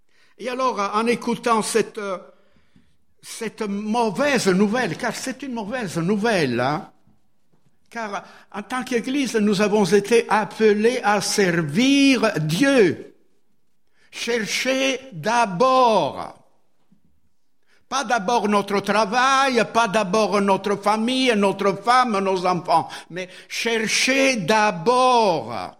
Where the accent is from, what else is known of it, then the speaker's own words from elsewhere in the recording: Italy; Vous êtes français, moi je suis italien